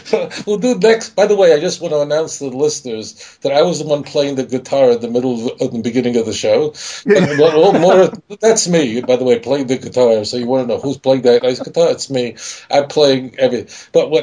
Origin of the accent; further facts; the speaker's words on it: Brooklyn, New York, United States; I'll tell you, I grew up in Brooklyn